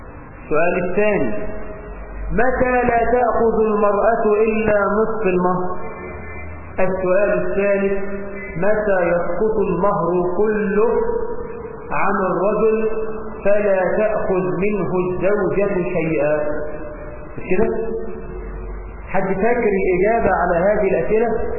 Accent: Egypt; اللهم اجعل بلدنا مصر آمنة مطمئنة

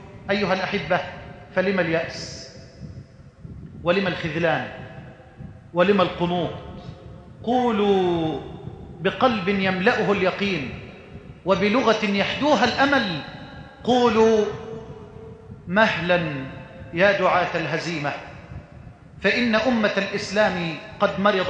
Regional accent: Egypt; أن تجعل بلدنا مصر واحةً للأمن والأمان

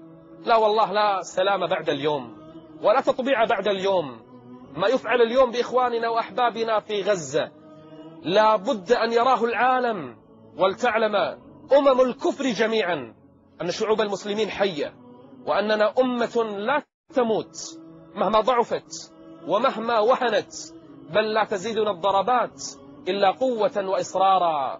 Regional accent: Kuwait; كل الناس عندنا في الكويت

